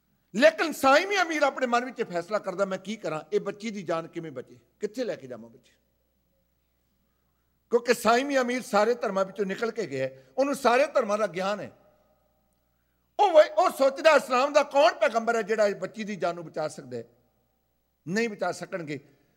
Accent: Punjab, India; ਮੈਨੂੰ ਪੰਜਾਬ ਦਾ ਜ਼ਿਆਦਾ ਤਜਰਬਾ ਕਿ ਤੋਂ ਕਿਉਂਕਿ ਮੈਂ ਤਾਂ ਪੰਜਾਬ ਦੇ ਰਹਿਣ ਵਾਲਾ

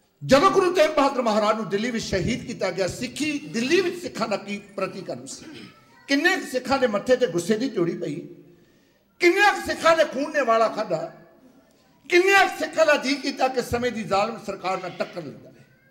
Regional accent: Punjab, India; ਮੈਨੂੰ ਤੇ ਪੰਜਾਬ ਦਾ ਬਹੁਤਾ ਤਜਰਬਾ ਹੈ ਮੈਂ ਪੰਜਾਬ ਦੇ ਰਹਿਣ ਵਾਲਾ

